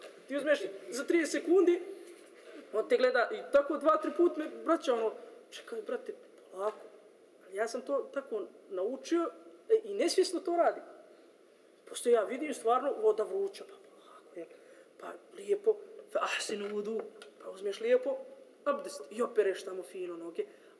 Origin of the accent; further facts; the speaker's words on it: Sjenica, Serbia; kod nas u Sjenicu abdest može ponekad da se uzima samo antifrizom.